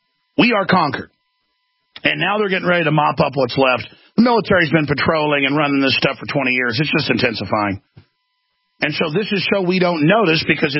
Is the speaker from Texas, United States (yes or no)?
yes; Texas, United States; And as a man, as a human, as an American, as a Texan, I take that really personal.